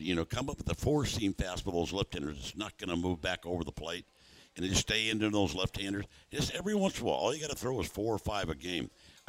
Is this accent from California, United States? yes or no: yes; California, United States; I grew up already in Orange County.